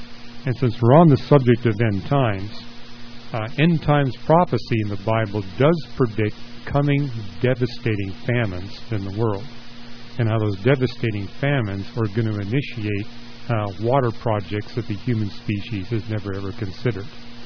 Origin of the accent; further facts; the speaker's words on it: Canada; You know, I'm from Canada, and I can tell you what's going on in Canada.